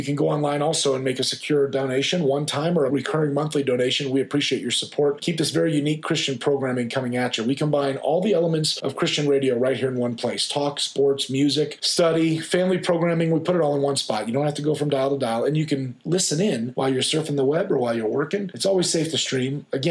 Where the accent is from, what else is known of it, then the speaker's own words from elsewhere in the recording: Florida, United States; I grew up in Florida, was a spin fisherman all my life, or live bait, and mostly in the ocean.